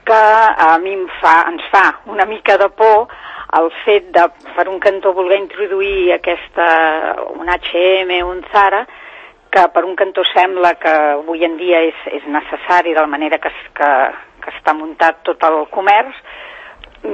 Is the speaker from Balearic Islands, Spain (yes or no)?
no; Sabadell, Catalonia, Spain; jo sóc de Sabadell